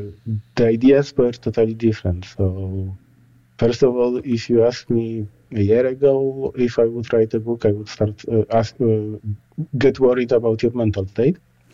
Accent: Poland; English is a second language; now in Berlin, Germany; Well, I live in Berlin in Germany, but originally I come from Poland.

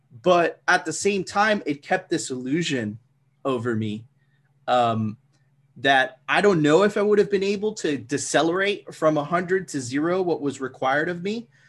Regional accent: Miami Beach, Florida, United States; So I was struggling at the time with drugs, because I grew up with drugs in Miami Beach.

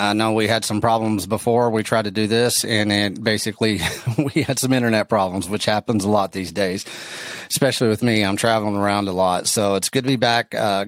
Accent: Texas, United States; a little bit about my history is I'm from West Texas. I'm kind of a rough and tumble guy.

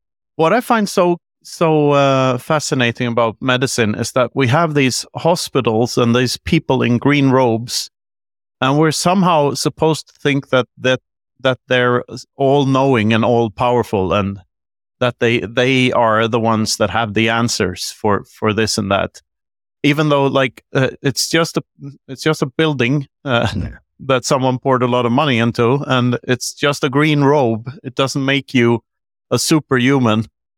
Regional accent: Sweden; I grew up in Sweden, where the healthcare system is very socialized

